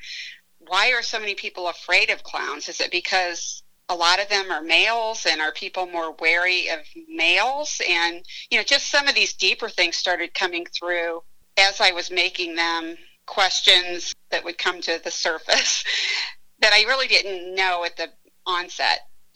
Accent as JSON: {"language": "English", "town": "Bloomington", "region": "Illinois", "country": "United States", "tie": "born or raised there", "said": "the circus history in my hometown of Bloomington, Illinois, that has always fascinated me."}